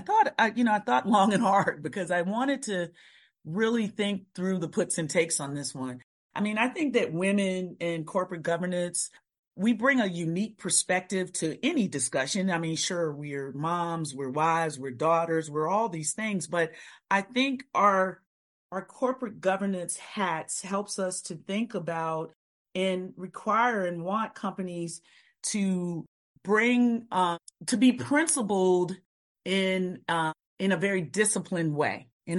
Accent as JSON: {"language": "English", "region": "Virginia", "country": "United States", "tie": "born or raised there", "said": "growing up in Virginia, I grew up watching ACC basketball and football all of my life."}